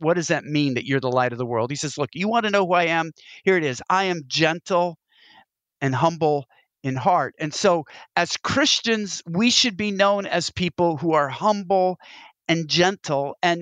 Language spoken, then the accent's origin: English; Pacific Northwest, United States; I'm from the Pacific Northwest.